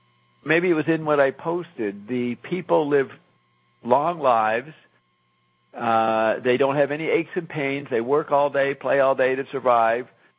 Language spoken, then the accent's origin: English; United States; I'm American too. I don't know if us Americans have that issue.